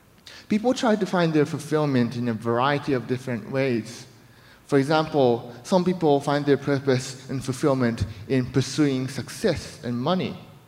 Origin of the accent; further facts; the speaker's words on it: Kyoto, Japan; also born or lived in Mississippi, United States; I was raised in Japan, but I lived in America when I was little, like six years old to 8 years old. And I used to speak in a southern accent because I was in Mississippi. And then I went back to Japan, was raised in Kyoto.